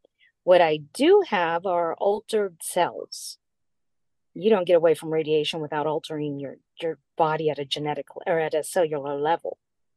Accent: Camp Lejeune, North Carolina, United States; born there; I was born on Camp Lejeune, North Carolina. And in 1974.

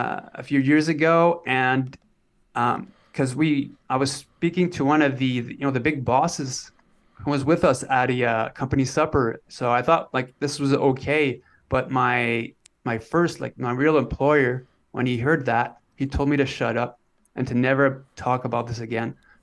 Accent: Temagami, Ontario, Canada; I was born in 1975, so I'm 48 right now. And so I grew up in Northern Ontario, Canada. So in a small town by what we call Tomogamy Lake. So yeah, Tomogamy, Ontario.

